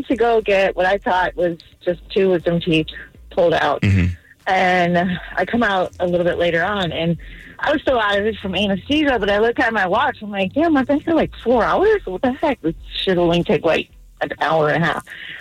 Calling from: Marengo, United States

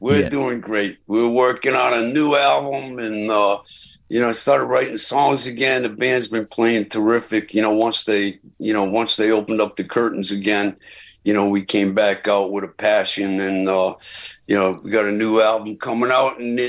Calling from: Rhode Island, United States; Greg, how you doing? I'm calling you from Rhode Island.

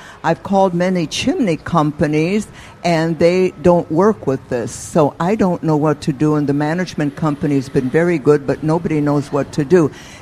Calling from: Prospect Heights, Illinois, United States; with Prospect Heights, Illinois.

